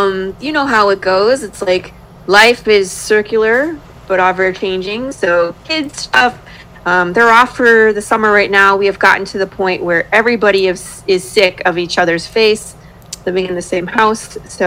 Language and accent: English; Michigan, United States; I'm originally from Michigan, and in Michigan it's like your kids go back to school in September.